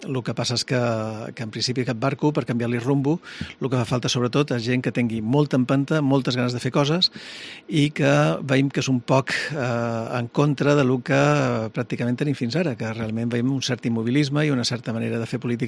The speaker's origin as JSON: {"language": "Catalan", "town": "Ciutadella", "region": "Balearic Islands", "country": "Spain", "tie": "born or raised there", "also_born_or_lived": "Jaén / Barcelona", "said": "jo som d'aquí de Ciutadella, es pot dir, vaig néixer a Jaén, però he viscut aquí pràcticament de la meva vida, menys una època que vaig estar estudiant a Barcelona"}